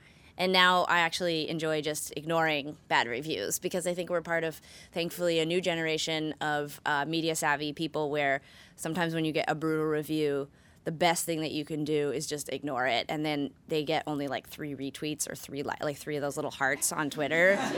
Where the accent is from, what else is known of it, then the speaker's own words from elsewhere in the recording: Canada; We're Canadian, and we can't wait for your election to be over, too.